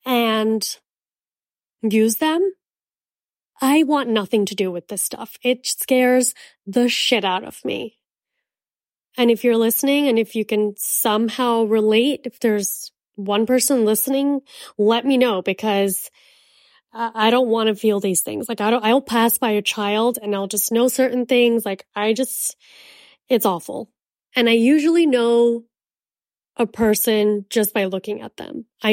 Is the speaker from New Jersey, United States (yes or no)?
no; Miami, Florida, United States; I knew about Santeria because I'm from Miami